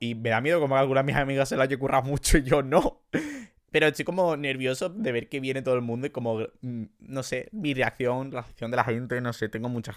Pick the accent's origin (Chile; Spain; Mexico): Spain; Andalusia; como buen andaluz que soy diga me dé coraje